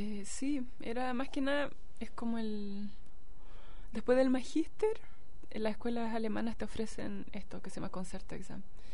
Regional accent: Valdivia, Los Ríos, Chile; cuando era chica y estudiaba en Valdivia

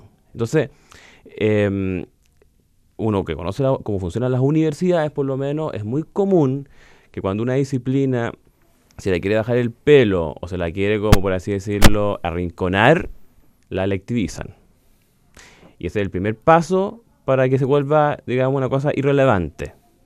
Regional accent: Chile; Y tenemos una serie de personajes, de procesos asociados a nuestro carácter desde chileno. Somos también latinoamericanos, sudamericanos, pertenecemos a una región, pertenecemos además a la región del Pacífico

